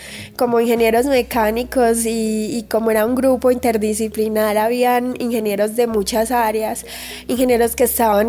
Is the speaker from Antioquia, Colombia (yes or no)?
yes; Medellín, Antioquia, Colombia; Yo soy de Medellín. Crecí en Medellín al lado de mi familia, un hermano y una hermana, papá y mamá.